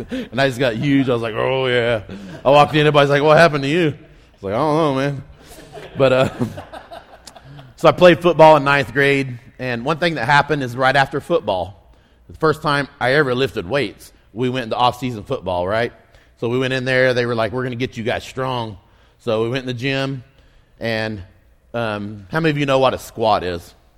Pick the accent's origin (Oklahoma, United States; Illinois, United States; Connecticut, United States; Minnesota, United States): Oklahoma, United States; Mustang; I grew up in Mustang, Oklahoma. It's a small town outside of Oklahoma City. We grew up doing farm work, watermelon, pumpkins, cantaloupes.